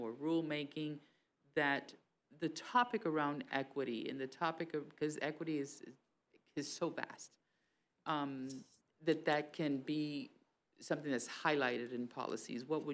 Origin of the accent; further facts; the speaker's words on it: Tampa, Florida, United States; I'm from Hillsborough County in Tampa, and in our district, we have, in our county, we have co-location services as well.